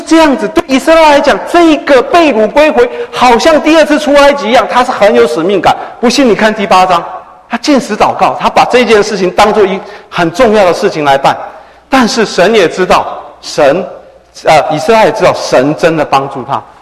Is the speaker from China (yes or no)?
yes; China; 我们中国人出门要这个挑黄道吉日，对不对？